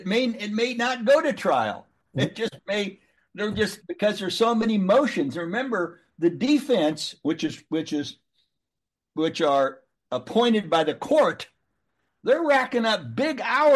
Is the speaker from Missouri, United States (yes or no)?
yes; St. Joseph, Missouri, United States; born there; I was born on November 22nd, not in Kansas City, by the way, St. Joseph, Missouri.